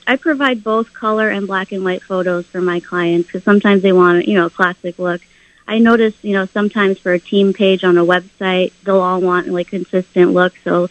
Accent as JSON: {"language": "English", "town": "Stamford", "region": "Connecticut", "country": "United States", "also_born_or_lived": "Westchester", "said": "I'm from Stamford, Connecticut, originally Westchester, but a lot of our client base was in Greenwich"}